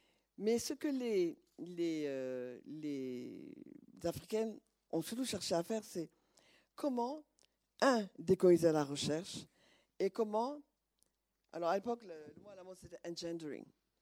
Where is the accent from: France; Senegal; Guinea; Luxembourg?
Senegal; Dans les rues de Dakar, je suis une Sénégalaise, je suis une Peul, ne parlant pas le Peul, parce que née dans un milieu Wolof. J'ai toutes ces dimensions. Je suis une musulmane